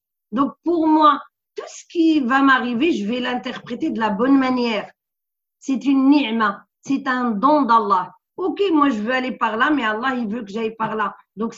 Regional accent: Morocco; French is a second language; Je viens du Sahara marocain.

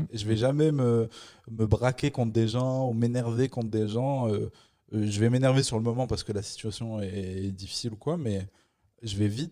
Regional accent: Morocco; born there; Et puis moi, je suis né au Maroc, donc c'est un peu une dédicace à ça.

